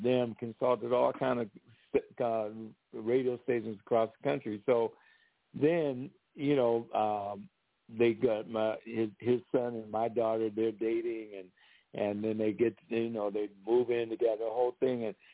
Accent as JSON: {"language": "English", "region": "Ohio", "country": "United States", "tie": "born or raised there", "said": "I'm from Ohio, born and raised in Ohio."}